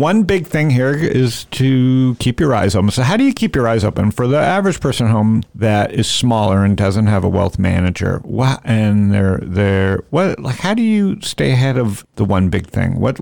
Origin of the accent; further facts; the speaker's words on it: Canada; I'm the guy who's one foot out the door as a Canadian who's enjoyed this.